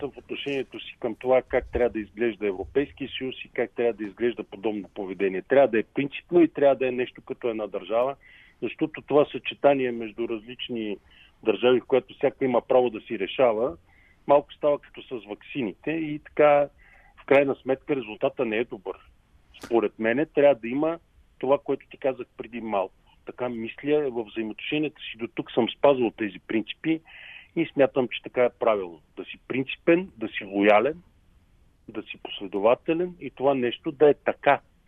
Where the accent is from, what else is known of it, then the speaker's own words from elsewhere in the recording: Pleven, Pleven Province, Bulgaria; Аз като българин, даже ти заявих и ти казах следното. Израснал съм в град Плевен.